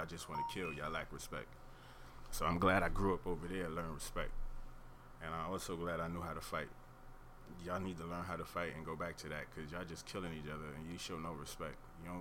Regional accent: Japan; also born or lived in Brooklyn, New York, United States; I lived in Japan for a very long time. That's where I was raised

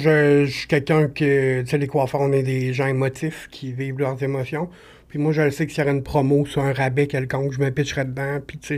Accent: Lévis, Quebec, Canada; j'ai 32 ans, je viens de Lévis, secteur Lévis, à vrai dire.

